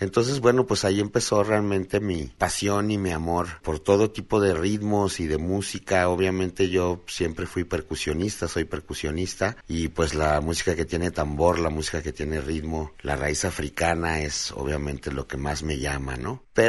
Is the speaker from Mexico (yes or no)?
yes; Mexico City, Mexico; born there; now in Guadalajara, Mexico; yo soy nacido en la Ciudad de México, pero radicado en Guadalajara desde los años 80. En 1980 llegué aquí, junto con mis padres